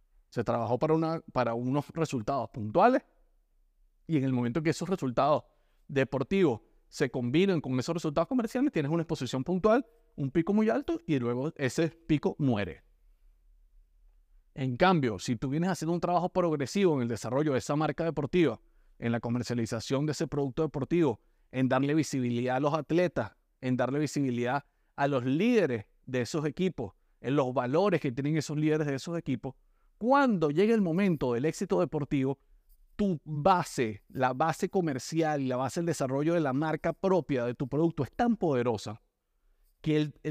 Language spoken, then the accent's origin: Spanish; Venezuela; desde lo fanático que soy de la selección de baloncesto en mi país y de lo fanático que soy del baloncesto profesional de mi país